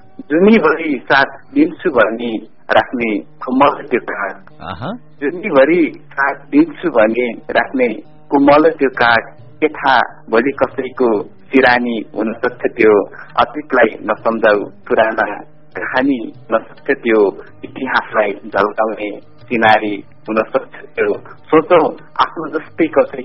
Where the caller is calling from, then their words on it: Lumbini Province, Nepal; म रूपन्देहीबाट।